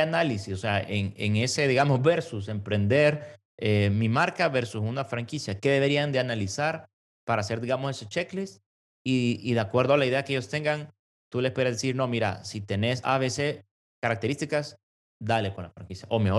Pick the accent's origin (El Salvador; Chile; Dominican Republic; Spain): El Salvador; como región y como salvadoreños nos debemos sentir orgullosos.